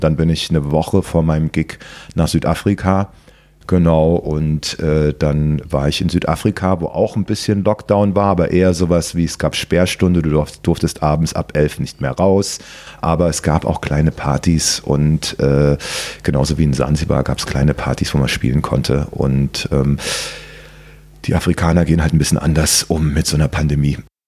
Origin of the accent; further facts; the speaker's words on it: Berlin, Germany; Ich bin in Berlin groß geworden